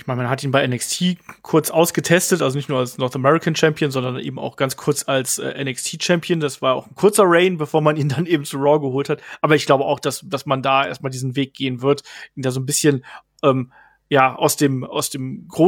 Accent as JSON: {"language": "German", "region": "Baden-Württemberg", "country": "Germany", "said": "Ich bin Schwabe."}